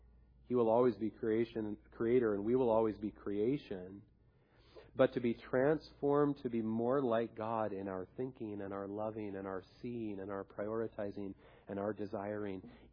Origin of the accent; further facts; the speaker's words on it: Salt Lake City, Utah, United States; When I was a kid growing up in Salt Lake City, we had three large peach trees in our backyard.